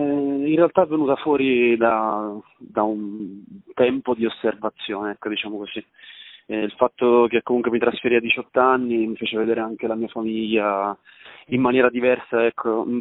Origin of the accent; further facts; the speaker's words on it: Valderice, Sicily, Italy; now in Tuscany, Italy; Allora, io sono originario di Valderice, in provincia di Trapani, Sicilia.